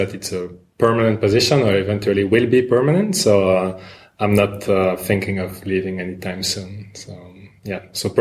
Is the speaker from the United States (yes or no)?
no; Brussels, Brussels-Capital Region, Belgium; now in Zurich, Switzerland; I'm not Swiss, I'm Belgian. I'm from Brussels originally, yes.